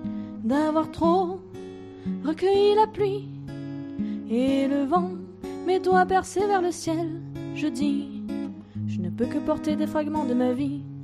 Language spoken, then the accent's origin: French; Oraison, Provence-Alpes-Côte d'Azur, France; now in Forcalquier, France; Mais vous en fait, je suis d'Oraison à la base. Et maintenant, j'habite à Fort-Calquier.